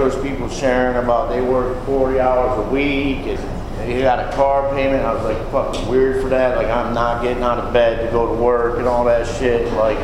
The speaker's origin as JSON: {"language": "English", "town": "Albany", "region": "New York", "country": "United States", "tie": "born or raised there", "said": "originally from the Albany Rensselaer area of Narcotics Anonymous in New York State. And that's where that was my stomping grounds from the time I was a child till whenever."}